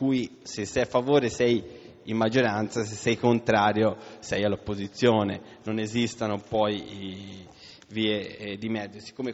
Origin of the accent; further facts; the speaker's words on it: Terricciola, Tuscany, Italy; io sono di Terricciola, non è che riguardano nemmeno il mio comune